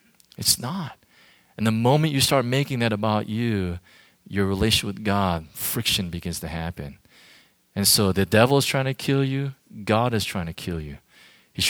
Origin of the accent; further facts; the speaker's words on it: United States; now in Hong Kong; having lived in Asia now for almost 10 years, one thing, and I love the fact that I'm American.